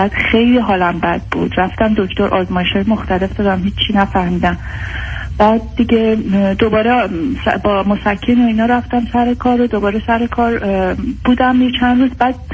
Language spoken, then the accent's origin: Persian; Iran; من ایرانی هستم.